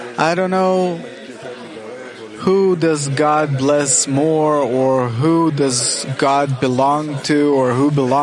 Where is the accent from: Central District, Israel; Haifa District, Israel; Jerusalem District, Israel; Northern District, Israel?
Central District, Israel; Petah Tikva; I'm from Petach Tikva.